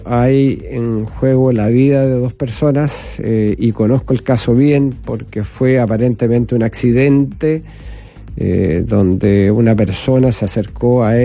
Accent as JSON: {"language": "Spanish", "town": "Estación Central", "region": "Santiago Metropolitan Region", "country": "Chile", "tie": "born or raised there", "said": "porque yo soy nacido y criado en Estación Central"}